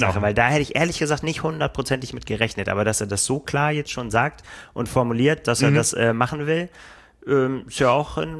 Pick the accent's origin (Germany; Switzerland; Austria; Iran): Germany; Bremen; Ja, ich bin Bremer auch. Das ist aber ich wohne in Niedersachsen.